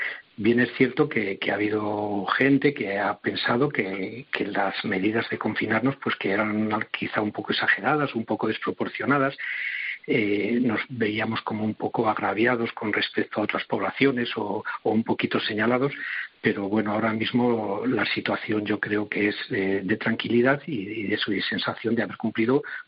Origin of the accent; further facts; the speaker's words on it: Íscar, Castile and León, Spain; Yo soy en Íscar, tengo mi segunda residencia, yo soy de Íscar, siempre he vivido aquí y luego pues por motivos de trabajo pues ahora mismo trabajo en Valladolid.